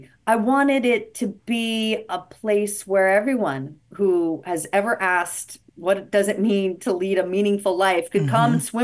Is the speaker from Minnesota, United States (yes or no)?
no; Idaho, United States; I come from I'm from Idaho, like six generations from Idaho.